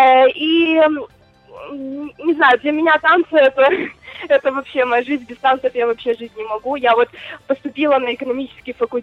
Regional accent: Tiraspol, Transnistria, Moldova; Я из города Тирасполь.

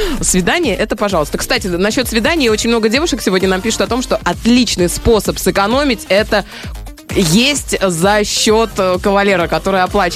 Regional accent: Tashkent, Uzbekistan; я из Ташкента, из города

